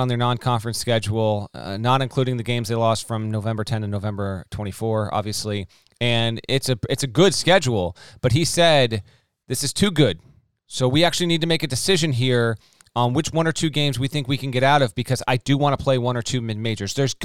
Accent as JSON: {"language": "English", "region": "Connecticut", "country": "United States", "said": "let's just use my home state, school A in Connecticut and school B in Connecticut"}